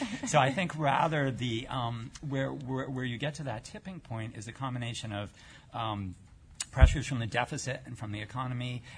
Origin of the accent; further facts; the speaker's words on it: Boston, Massachusetts, United States; born there; and I'm not just saying this because I was born in Boston